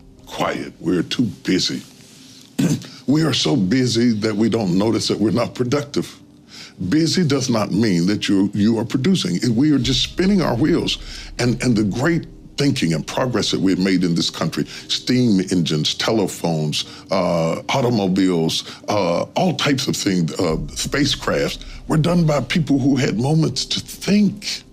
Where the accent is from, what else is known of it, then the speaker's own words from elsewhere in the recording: Charleston, West Virginia, United States; moved away as an adult; now in Dallas, United States; I moved from Charleston, West Virginia, to Dallas, Texas, didn't even know anybody, but I felt like I was finished in West Virginia.